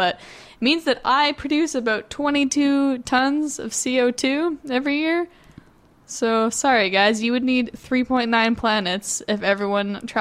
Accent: Toronto, Ontario, Canada; Okay, but I'm from Toronto, guys. I'm so sorry, but I am. I'm here for school, which means that, you know, 5 or 6 times a year, I go back.

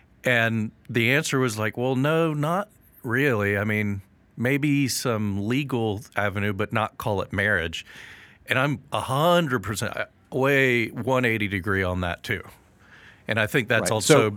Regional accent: Iran; I grew up in Iran for a significant period of time

